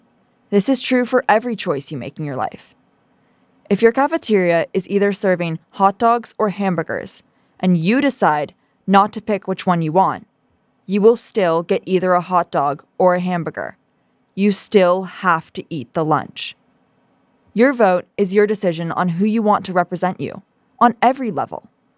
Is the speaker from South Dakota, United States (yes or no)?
no; California, United States; I realized the issues felt more urgent to me in my home state.